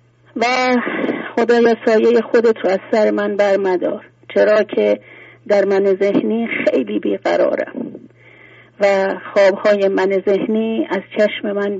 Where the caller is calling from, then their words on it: Shiraz, Fars, Iran; بنده از شیراز هستم،